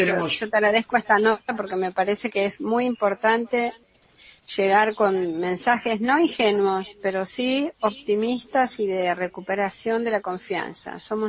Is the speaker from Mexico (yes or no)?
no; Argentina